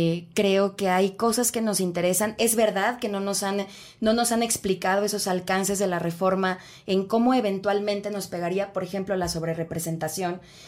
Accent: Mexico; como personas mexicanas

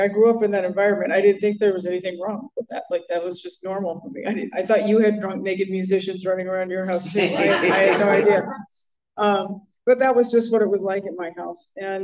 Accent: California, United States; I grew up in the San Fernando Valley.

